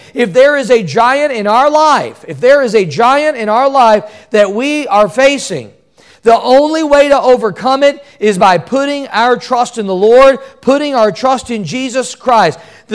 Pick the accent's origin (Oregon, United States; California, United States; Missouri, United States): Missouri, United States; When I grew up in Missouri, we had a lot of tornadoes, didn't we?